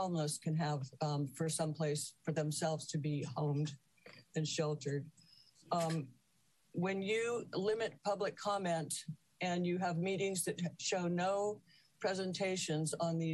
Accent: Los Osos, California, United States; Good morning … I'm from Los Osos.

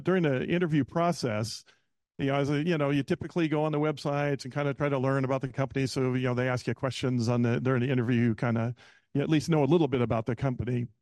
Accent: Ventura, California, United States; I was born and raised in Ventura. You know, my grandparents lived in Taft, and, you know, grandpa worked for Standard Oil his whole career.

